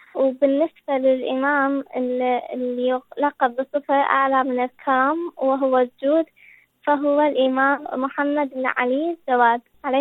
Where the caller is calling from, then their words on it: Iraq; من العراق